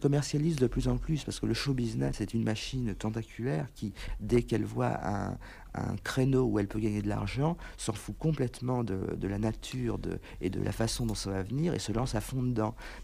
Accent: Paris, Île-de-France, France; moi, je suis né à Paris, j'ai toujours vécu dans une ville.

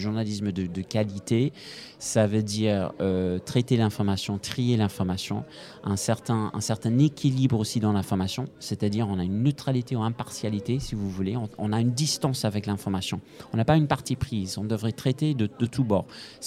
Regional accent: Scotland, United Kingdom; French is a second language; now in France; j'ai un parcours de langue français, allemand et je suis, bon, ça va peut-être s'entendre à un moment donné dans mon petit accent qui va sortir. Voilà, je suis écossais à l'origine, naturalisé français.

